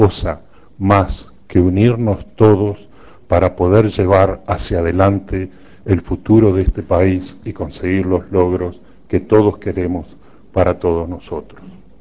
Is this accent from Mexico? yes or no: no; Uruguay; Somos los uruguayos los que tenemos por delante ese futuro.